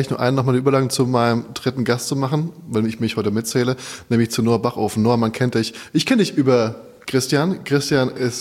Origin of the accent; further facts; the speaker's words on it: Odenwald, Germany; Ich bin ja vom Odenwald, mehr oder weniger.